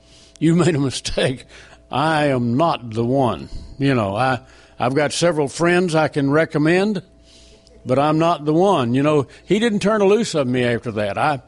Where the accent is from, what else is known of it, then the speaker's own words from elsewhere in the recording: Texas, United States; I am from Texas, and we keep drilling till we hit oil.